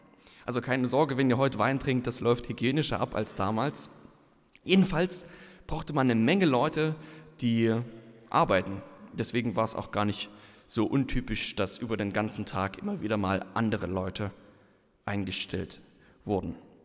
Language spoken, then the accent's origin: German; Baden-Württemberg, Germany; Ich komme aus Baden-Württemberg, Weinregion und so.